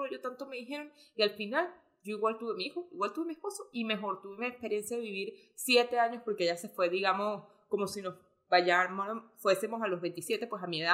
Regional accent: Venezuela; Ustedes saben que yo soy venezolana y que Elisa es colombiana.

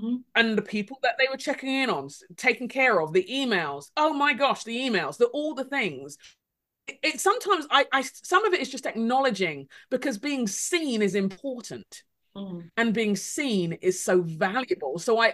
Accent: London, United Kingdom; that's more to do with me being a Londoner, nothing to do with anything, the event.

